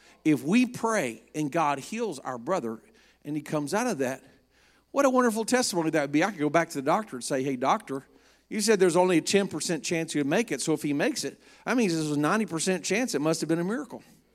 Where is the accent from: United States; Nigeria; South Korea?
South Korea; I told you I grew up in Korea, and most of the people there are Buddhist or animist, worship spirits.